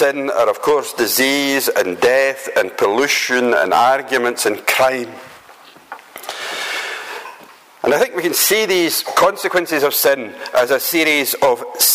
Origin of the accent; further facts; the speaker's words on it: Motherwell, Scotland, United Kingdom; I was born and brought up in Motherwell.